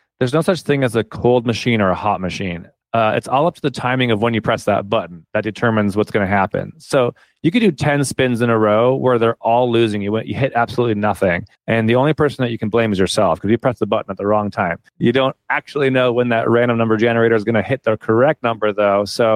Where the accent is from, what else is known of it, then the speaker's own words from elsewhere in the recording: Canada; now in United States; I'm from Canada and I had just moved to the US.